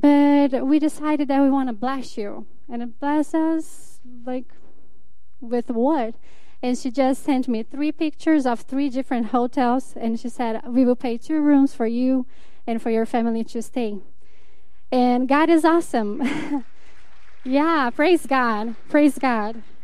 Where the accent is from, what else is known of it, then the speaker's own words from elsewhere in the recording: Brazil; English is a second language; moved away; I'm from Brazil.